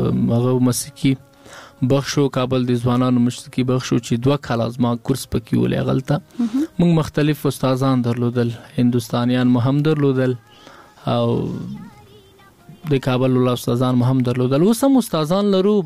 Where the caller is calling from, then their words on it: Paktia, Afghanistan; زه خودی فاکتیا او زازیاریو ولسوالۍ ما چې دی اوس په مغه ولسوالۍ نه زنګ وهلې